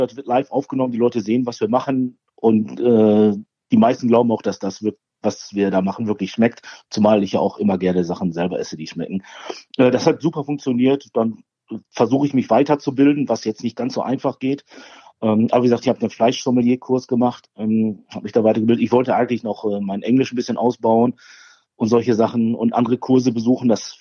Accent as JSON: {"language": "German", "town": "Bochum", "region": "North Rhine-Westphalia", "country": "Germany", "said": "Ich bin ein Ruhrpottler. Wir haben hier in Bochum eine ganz tolle Brauerei."}